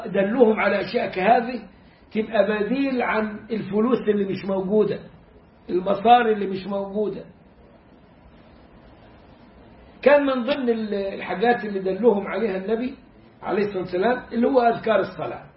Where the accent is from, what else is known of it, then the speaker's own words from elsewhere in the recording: Egypt; now in Turkey; مساجد تركية عشان الاقي مسجد، بس مسجد يكون ملتزم بهدي النبي عليه الصلاة والسلام، زي مساجد اهل السنة عندنا في مصر كده، الجمعية الشرعية وانصار السنة والمساجد الحلوة دي، مفيش.